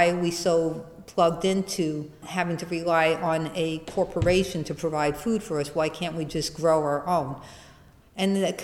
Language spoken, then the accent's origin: English; New York City, New York, United States; I grew up in New York City. I'm 54 years old, so I grew up, as a little girl in the 60s.